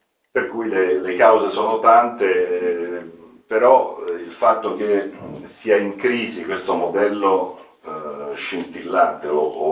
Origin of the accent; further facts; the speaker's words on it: Umbria, Italy; io sono umbro, per cui sono confinante